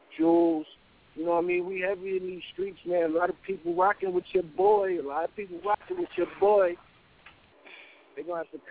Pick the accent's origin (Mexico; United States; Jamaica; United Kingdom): United States; Brooklyn, New York; Like, I'm from Brooklyn. That's what we listen to. We listen to … We listen